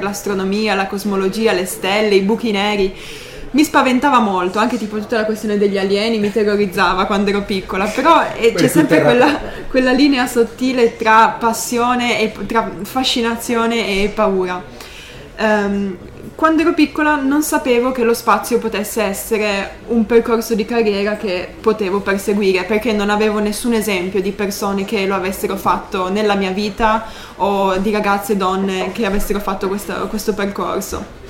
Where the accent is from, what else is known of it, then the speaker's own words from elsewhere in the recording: Turin, Piedmont, Italy; io sono di Torino